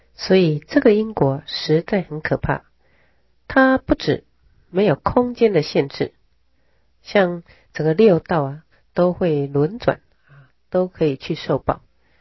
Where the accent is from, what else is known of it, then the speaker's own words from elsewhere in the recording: Taiwan; 譬如像我们台湾因为任意砍伐树木